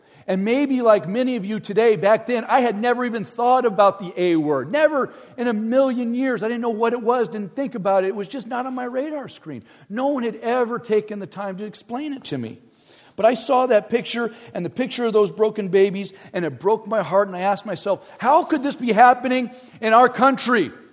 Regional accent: San Diego, California, United States; now in Kansas, United States; I spent 35 years growing up in San Diego, and I love Southern California.

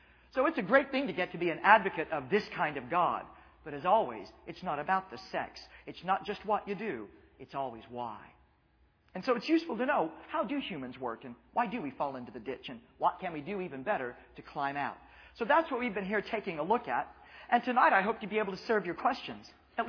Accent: Midwest, United States; I grew up in Midwestern culture where I didn't conform to the expected norm

